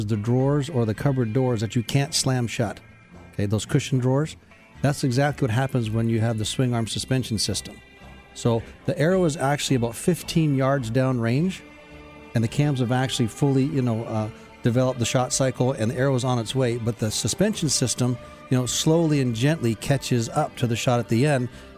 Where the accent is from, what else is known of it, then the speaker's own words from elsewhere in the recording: Canada; moved away; growing up in Canada, then having moved down here about 25 years ago